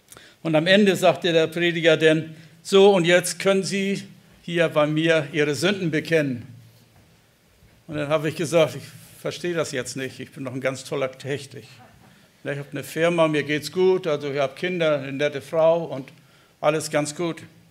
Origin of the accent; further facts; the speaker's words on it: Fünfhausen, Hamburg, Germany; Ich komme so aus Bergedorf und etwas dahinter, aus der Elbe, von der Elbe, aus Fünfhausen, ne?